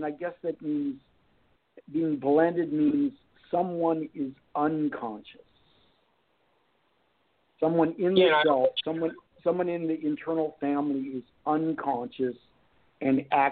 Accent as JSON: {"language": "English", "region": "Virginia", "country": "United States", "tie": "born or raised there", "said": "No, I was raised in Northern Virginia"}